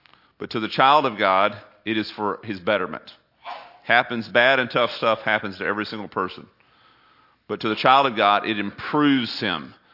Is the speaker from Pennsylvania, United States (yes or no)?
no; Houston, Texas, United States; I grew up near Astroworld, not very far from Houston.